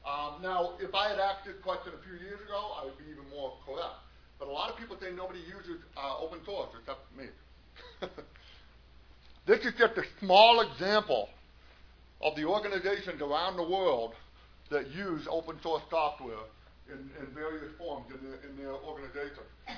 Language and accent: English; Maine, United States; I'm from Maine, so I can say the same thing.